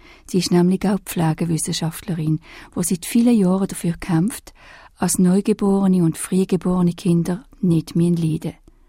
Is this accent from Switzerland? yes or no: yes; Switzerland; Das ist bei uns in der Schweiz jedes 10. Kind.